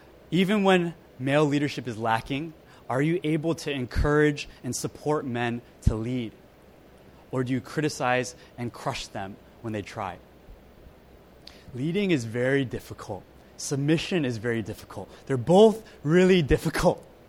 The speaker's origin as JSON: {"language": "English", "region": "Maryland", "country": "United States", "tie": "born or raised there", "said": "I competed with Team Maryland, that was my home state, for my state."}